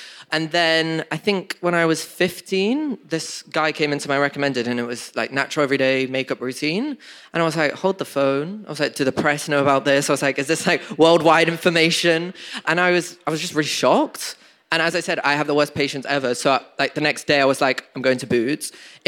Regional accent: London, United Kingdom; Other names go about the internet, I don't really know. I'm 20, I'm from London

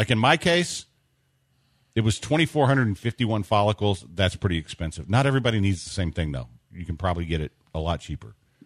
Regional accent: United States; No, I made the decision on my own as an American with free will to wear a mask.

